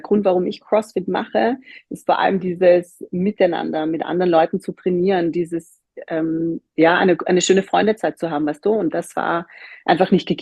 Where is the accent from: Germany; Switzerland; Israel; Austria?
Austria; Lower Austria; ich bin 33, bin aus Niederösterreich. Ein Bundesland, das sich wie Brandenburg um Berlin streckt sich Niederösterreich um Wien. Das heißt, ich komme ganz aus der Nähe aus Wien, lebe jetzt aber seit Februar gerade vorrangig in Berlin.